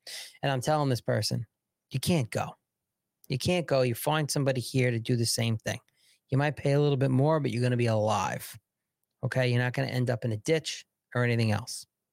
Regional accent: United States; me as an American, I have no desire to go to any other country right now.

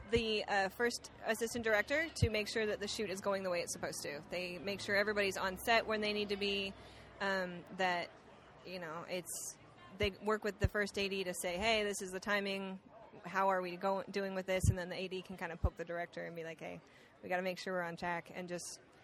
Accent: San Francisco, California, United States; I am from the San Francisco area.

